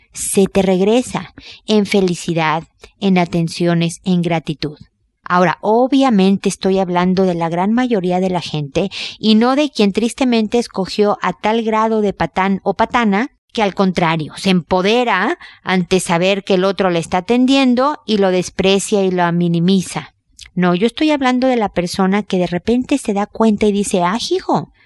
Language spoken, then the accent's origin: Spanish; Mexico; Pero yo soy mexicana, ustedes lo saben